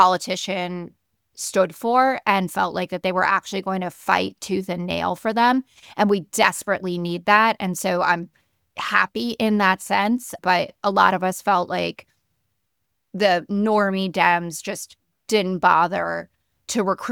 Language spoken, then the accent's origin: English; New York City, New York, United States; And so I'm a New Yorker. Mamdani is my mayor now.